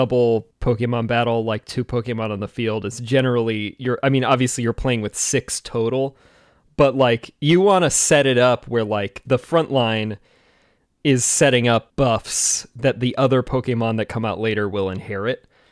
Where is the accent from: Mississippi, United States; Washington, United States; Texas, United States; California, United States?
Washington, United States; So you want to go toe-to-toe on mountains in our home states? What's the tallest? I'm from Washington.